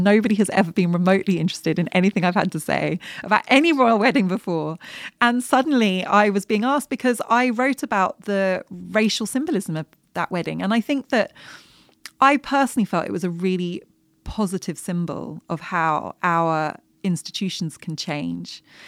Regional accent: United Kingdom; for somebody like me growing up in Britain, I used to look at the royal family

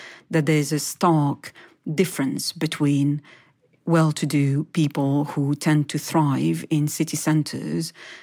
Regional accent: Île-de-France, France; And certainly as children growing up in the Paris suburbs, we were very much viewed and indeed treated as an immigrant class who did not really belong

